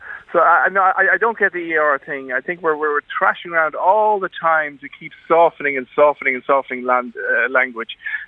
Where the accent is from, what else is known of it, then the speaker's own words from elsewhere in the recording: Ireland; I'm not a person with Irishness. I'm an Irish person, you know.